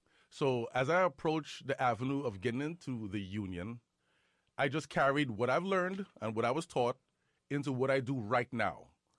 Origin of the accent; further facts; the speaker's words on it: Guyana; born there; Yes. I was born in Guyana.